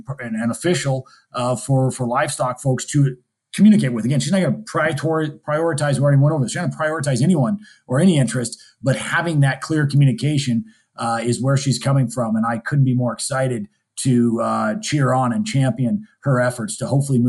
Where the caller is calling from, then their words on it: Montana, United States; I'm dialing in from Montana